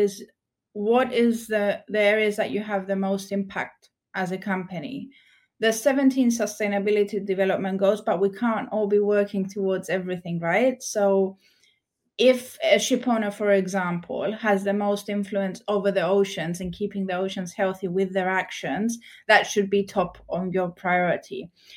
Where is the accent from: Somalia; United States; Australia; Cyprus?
Cyprus; and I'm from Cyprus originally.